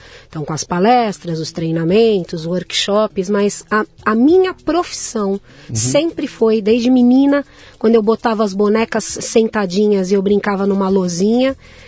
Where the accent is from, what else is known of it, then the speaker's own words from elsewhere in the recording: São Paulo, Brazil; born there; São Paulo, capital, da Gema. Geminha.